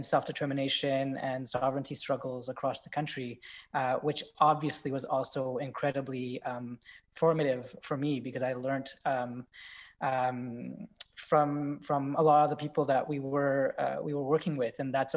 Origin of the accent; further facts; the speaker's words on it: Quebec, Canada; I was born in Montreal. I grew up on the South Shore to parents who came here from South Asia as immigrants. And so growing up in a, you know, predominantly white, middle lower class, working class, Francophone